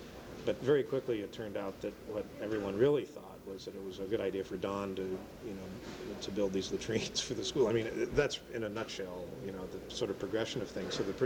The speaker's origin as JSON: {"language": "English", "town": "Palm Springs", "region": "California", "country": "United States", "said": "And Mr. Tan knew that I was from Palm Springs."}